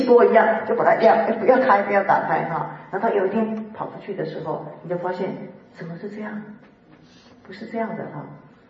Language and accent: Chinese; China; 我们中国人都知道啊，为什么人会常生气？